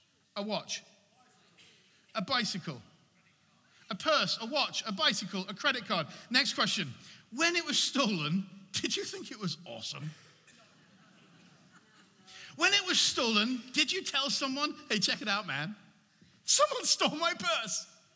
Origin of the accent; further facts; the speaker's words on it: Bath, South West England, United Kingdom; born there; I was born in Bath. I'm one of five children. I'm in the middle.